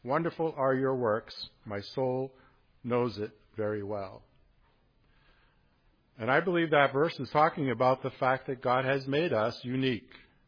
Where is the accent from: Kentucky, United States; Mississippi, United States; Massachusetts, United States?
Massachusetts, United States; Now, I grew up in Massachusetts, and for me, Ohio was like on the other side of the country.